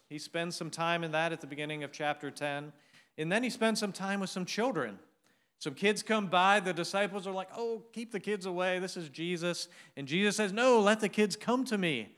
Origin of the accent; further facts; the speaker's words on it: Dover, Ohio, United States; And I grew up, not in Cincinnati, I grew up in Dover, Ohio.